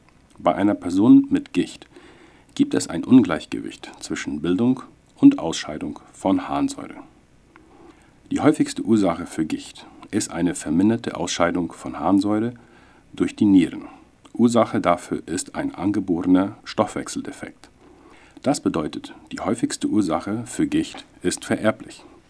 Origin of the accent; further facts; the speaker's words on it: Loma Plata, Boquerón, Paraguay; also born or lived in Germany; Ich komme aus Loma Plata und habe Medizin an der UNA in Asunción studiert.